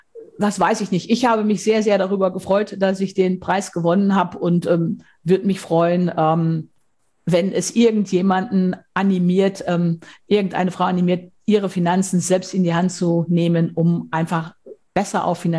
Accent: North Rhine-Westphalia, Germany; Ich komme aus dem Münsterland, aus Westfalen.

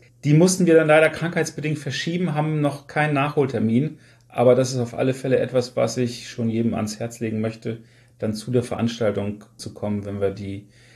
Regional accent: Wolfsburg, Lower Saxony, Germany; Also Heimatstadt, Lieblingsstadt ist Wolfsburg.

